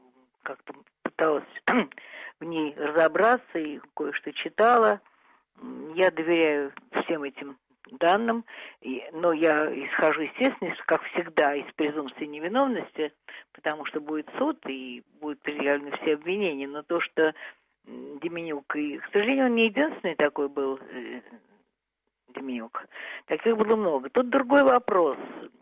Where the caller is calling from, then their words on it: Murmansk, Murmansk Oblast, Russia; Я говорю из Мурманска, но надеюсь, что меня слышно, да?